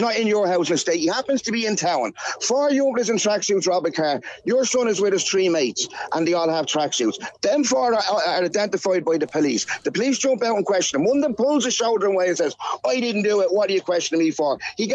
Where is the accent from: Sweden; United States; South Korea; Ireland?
Ireland; We had them laws when we were occupied. Okay, the English could just bat you for being Irish.